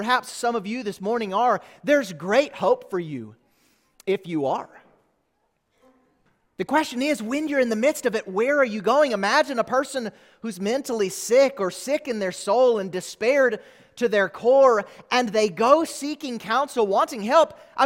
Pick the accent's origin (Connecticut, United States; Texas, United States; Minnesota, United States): Minnesota, United States; Growing up in Minnesota, I remember if it would snow and we had a good full moon, you could go outside at night and you could see pretty well.